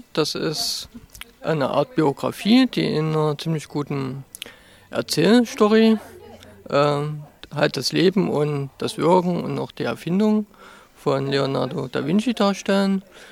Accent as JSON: {"language": "German", "town": "Leipzig", "region": "Saxony", "country": "Germany", "said": "ich komme auch aus Leipzig, wie der Vorredner."}